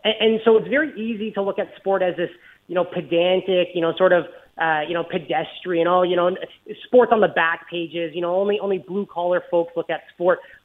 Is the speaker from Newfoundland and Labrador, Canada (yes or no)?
no; Toronto, Ontario, Canada; I myself am a Toronto transplant. I grew up in Toronto and now I live here in the Niagara region.